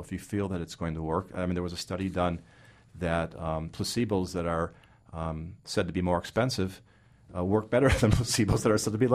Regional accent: Chicago, Illinois, United States; let's say that the Yankees are playing the Cubs, since I'm from Chicago

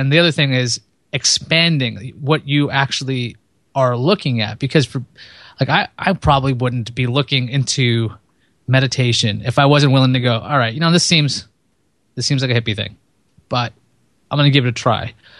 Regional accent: East Coast, United States; I'm from the East Coast and I talk really fast

